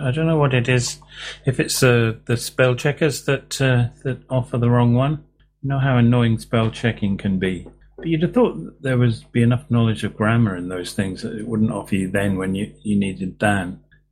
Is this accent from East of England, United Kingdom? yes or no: yes; East of England, United Kingdom; also born or lived in London; as a kid, I moved from London to Norfolk, and Norfolk was a very remote county way on the east side of England, which is, you know, it's 100 miles away from London.